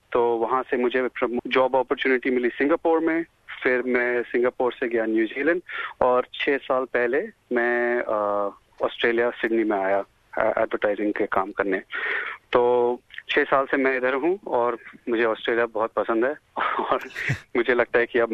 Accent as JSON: {"language": "Hindi", "region": "Delhi", "country": "India", "tie": "born or raised there", "moved": "yes", "lives_now": "Australia", "said": "मैं भारत में पैदा हुआ था, दिल्ली में 1978 में, और मेरे माँ बाप दोनों चित्रकार थे।"}